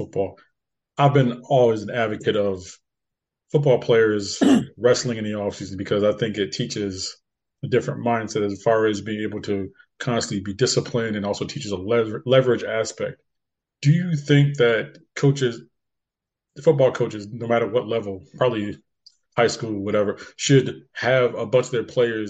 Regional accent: Hartford, Connecticut, United States; Rare is the time, being a Connecticut native born and raised in Hartford, I get to talk to a Connecticut football coach

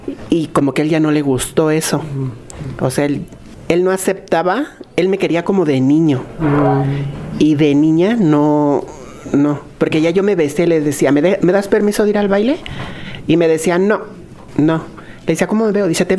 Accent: Mexico; moved away; acá en mi país, yo siempre les dije, México

